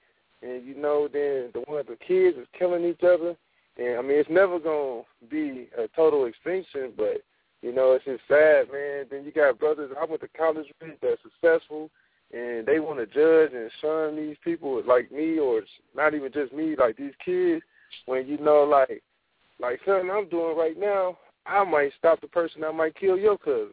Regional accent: Dayton, Ohio, United States; also born or lived in Detroit, United States; I grew up in Dayton in Detroit when I was a kid.

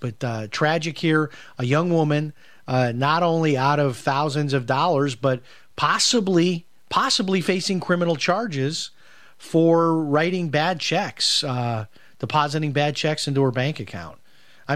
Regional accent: Chicago, Illinois, United States; now in Florida, United States; I know where I grew up in Chicago, we had Aldi

